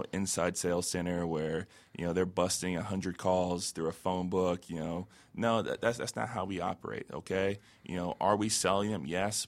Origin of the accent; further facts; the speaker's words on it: Tampa, Florida, United States; Number one example for me growing up, you know, I grew up in Tampa, Florida, and the Buccaneers got a brand new stadium in '98